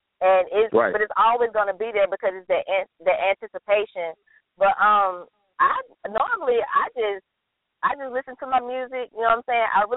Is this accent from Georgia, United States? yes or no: yes; Atlanta, Georgia, United States; Let's start at home because I am from Atlanta.